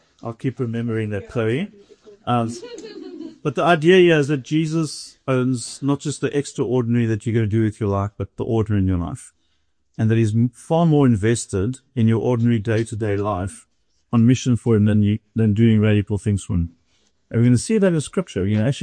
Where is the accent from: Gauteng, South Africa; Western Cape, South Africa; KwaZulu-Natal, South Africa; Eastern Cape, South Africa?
Eastern Cape, South Africa; East London; and we are originally from the Eastern Cape, East London.